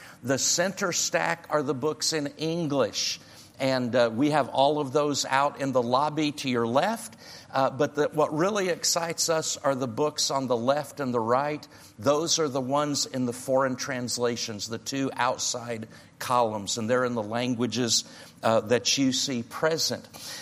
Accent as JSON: {"language": "English", "region": "Indiana", "country": "United States", "said": "We're from, no, not Boston. We're from Indiana."}